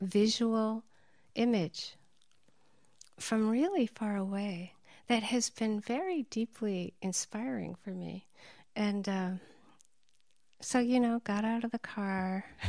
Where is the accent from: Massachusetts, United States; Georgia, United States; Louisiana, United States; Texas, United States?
Massachusetts, United States; moved away as an adult; now in Hawaii, United States; I moved to Hawaii in 1983 from Massachusetts